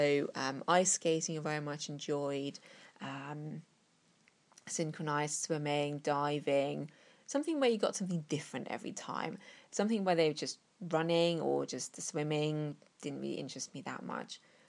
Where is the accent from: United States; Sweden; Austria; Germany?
Germany; East Germany; where we were allowed to travel when I was a child growing up in East Germany